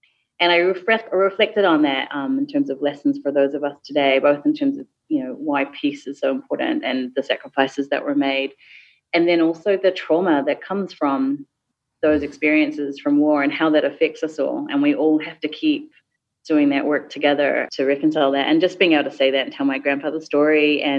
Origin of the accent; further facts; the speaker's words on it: New Zealand; I'm from New Zealand, we're from the Pacific, how do we deal with things?